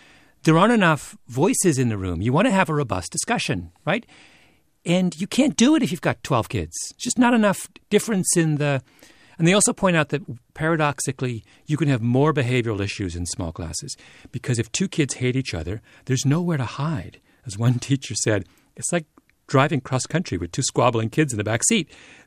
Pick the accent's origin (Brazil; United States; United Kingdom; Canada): Canada; Well, I'm a Canadian.